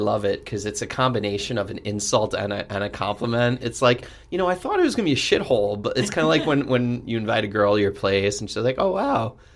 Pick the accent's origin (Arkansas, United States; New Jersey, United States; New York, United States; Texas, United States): New York, United States; where I grew up on Long Island, as soon as I left, that's when like … took off.